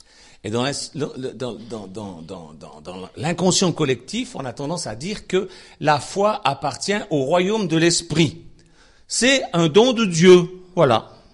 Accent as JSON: {"language": "French", "country": "Switzerland", "said": "Je sais de quoi je parle, je suis suisse, on est neutre de naissance."}